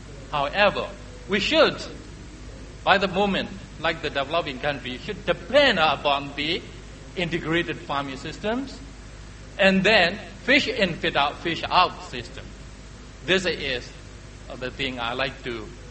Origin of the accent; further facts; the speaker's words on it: Myanmar; English is a second language; I am from Union of Myanmar.